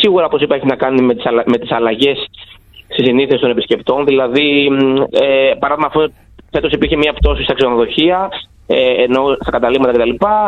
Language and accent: Greek; Chios, North Aegean, Greece; δεν το λέω επειδή είμαι χιώτης